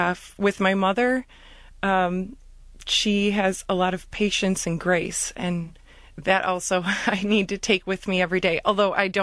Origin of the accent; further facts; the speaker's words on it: Bloomfield Hills, Michigan, United States; I grew up in Bloomfield Hills. I'm a lifer of, and graduate of the Academy of the Sacred Heart, right in Bloomfield Hills as well. And I had a really, let's say, normal childhood here in Michigan